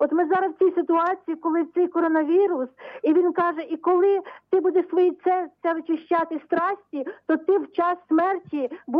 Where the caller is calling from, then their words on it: Kamianets-Podilskyi, Khmelnytskyi Oblast, Ukraine; Кам'янець-Подільський, Греко-католицька церква.